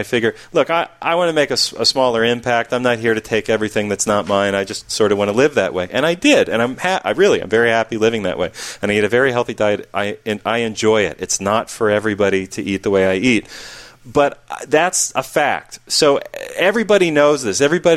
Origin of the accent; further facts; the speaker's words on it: Pennsylvania, United States; And I grew up in Pennsylvania.